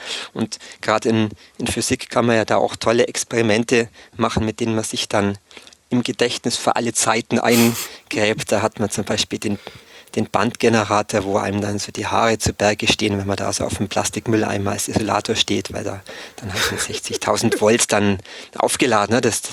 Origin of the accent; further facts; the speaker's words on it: Thalkirchdorf, Bavaria, Germany; das war im Dorf, wo ich herkomme, im Allgäu in Thalkirchdorf, auf der Brücke